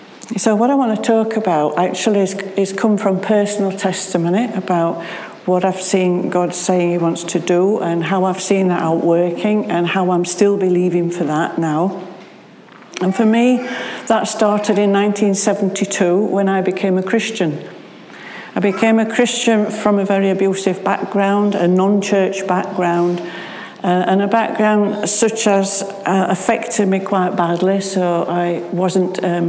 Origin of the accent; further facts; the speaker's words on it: Sheffield, Yorkshire and the Humber, United Kingdom; accent: Sheffield; We're from Sheffield. Always been in Sheffield, always lived in Sheffield, so hence we've got well and truly Sheffield accents, which is strange.